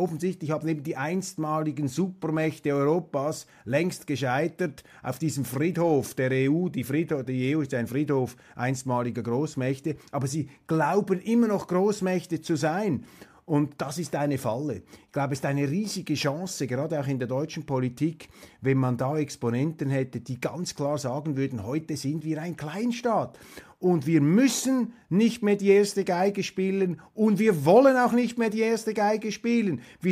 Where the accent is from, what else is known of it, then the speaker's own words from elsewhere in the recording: Switzerland; Aber klar, als Schweizer, wir halten uns da zurück